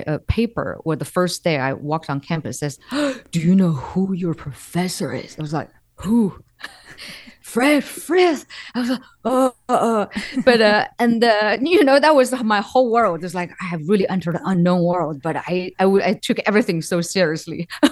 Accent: Beijing, China; now in United States; when I grew up in Beijing, that was the most transforming era of modern China. That was when I was my childhood.

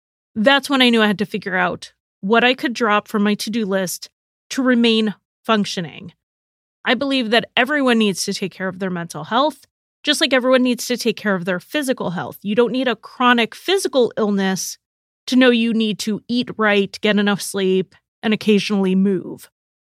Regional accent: Connecticut, United States; I'm ready to cover another case from my home state of Connecticut.

